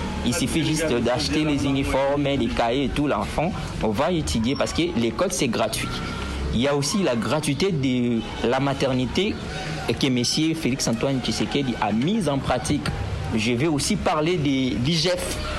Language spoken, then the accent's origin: French; DR Congo; un citoyen congolais, natif de la République démocratique du Congo. Donc, je suis congolais de père et de mère. Je ne suis pas 50-50, donc je suis congolais de père et de mère